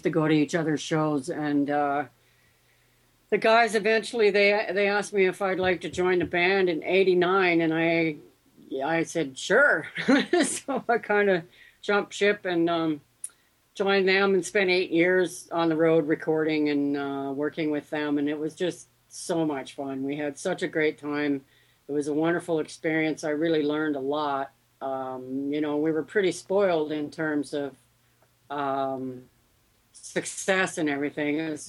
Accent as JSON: {"language": "English", "town": "Victoria", "region": "British Columbia", "country": "Canada", "tie": "born or raised there", "also_born_or_lived": "Duncan / Mill Bay / Shawinigan Lake", "said": "I'm an island girl, so I know the island like the back of my hand. I was born in Duncan. Well, my mom and dad lived in Mill Bay and then Shawinigan Lake, and then we moved to Victoria."}